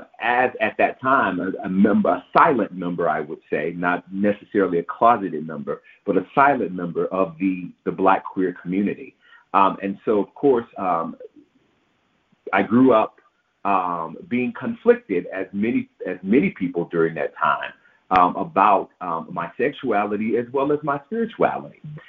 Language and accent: English; Memphis, Tennessee, United States; And so growing up in Memphis and surrounded by the religiosity of the city did have a bearing on the upbringing that I indeed received.